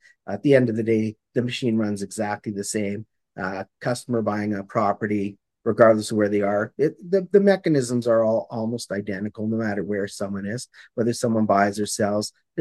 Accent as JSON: {"language": "English", "town": "Calgary", "region": "Alberta", "country": "Canada", "tie": "born or raised there"}